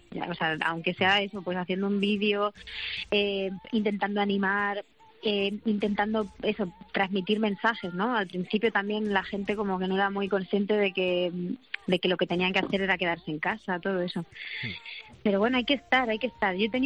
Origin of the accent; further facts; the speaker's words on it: Letur, Castilla-La Mancha, Spain; also born or lived in Albacete; yo nací en Albacete, pero sí. Ajá. Que es verdad que me criaba ahí en Letur. Y entonces, pues yo siempre que acudo a mi raíz, pues hablo de Letur y de la Sierra del Segura.